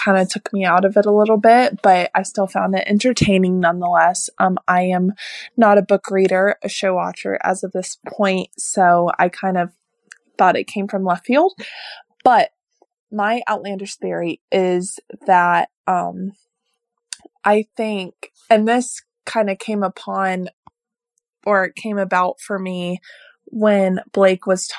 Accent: North Carolina, United States; I'm from North Carolina.

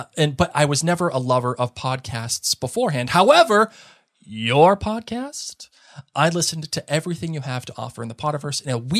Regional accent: the South, United States; Growing up in the South in a place that was very southernly, Dudley-ish with a cup of Christian values

